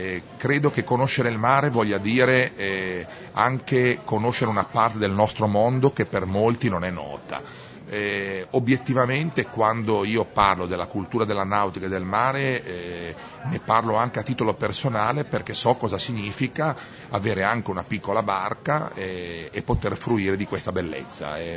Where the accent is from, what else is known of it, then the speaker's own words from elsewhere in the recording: Emilia-Romagna, Italy; born there; non posso dire nato in mare perché sono nato in Emilia, ma sono cresciuto in mare, mio papà è delle Cinque Terre